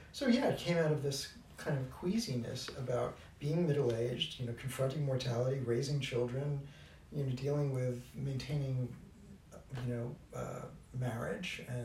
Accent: Brooklyn, New York, United States; when I was growing up in Brooklyn, and, you know, you grew up in a very modest household

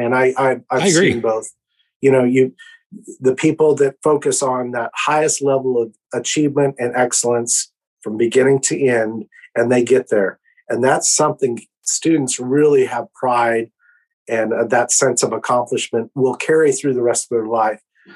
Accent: Kirksville, Missouri, United States; I grew up that way in Kirksville, Missouri

